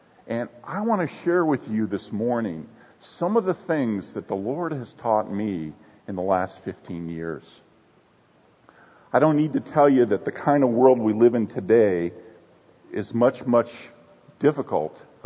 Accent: Texas, United States; Now, I'm from Texas, the University of Texas.

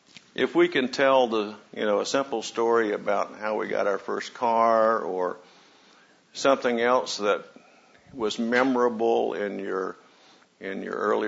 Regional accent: North Carolina, United States; born there; I was born in North Carolina in 1938, and I was born into a marriage that was already deteriorating rapidly. My mother was only 18 years old when she married. She had me at age 19.

